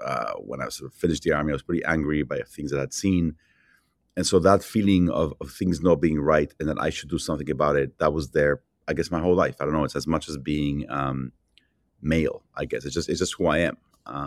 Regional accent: Mexico; also born or lived in Jerusalem, Israel / Peru; and then we went to Mexico. And I spent, basically, I was in Mexico from second grade through ninth grade. My whole childhood, essentially, was in Mexico City.

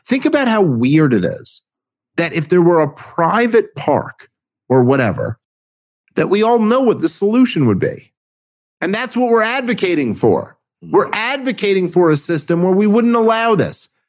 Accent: New York City, New York, United States; I grew up in New York City.

